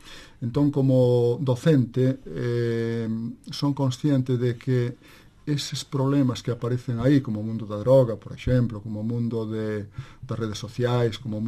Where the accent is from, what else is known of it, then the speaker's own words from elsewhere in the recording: Galicia, Spain; first language Galician; eu como galego falante de nacemento